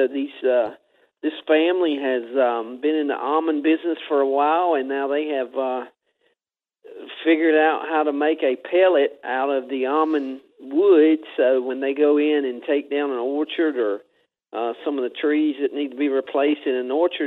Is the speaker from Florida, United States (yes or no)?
no; Georgia, United States; Even though I'm from South Georgia, it's kind of rare we get some new information and good information come from the West Coast.